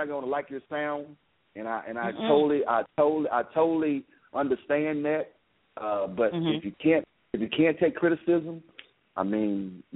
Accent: Memphis, Tennessee, United States; also born or lived in Dallas, Texas; now in Odessa, United States; and always from my hometown, Memphis, Tennessee, by way of Dallas, Texas, now in Odessa.

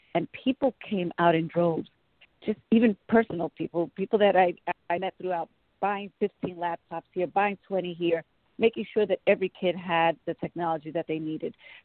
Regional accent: New York City, New York, United States; I am. I'm from New York City, yes.

